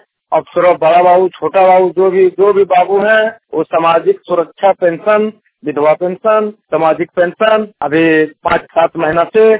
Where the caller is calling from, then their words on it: Mansingh, Jharkhand, India; देवी प्रखंड से भिलवा घाटी थाना ग्राम मानसिंह का जिला गिरिडीह झारखंड से बोल रहा हूँ।